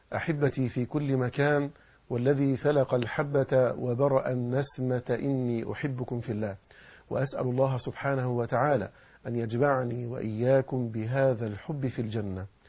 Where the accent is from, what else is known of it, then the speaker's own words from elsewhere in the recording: Egypt; وما يجري في بلادنا مصر الحبيبة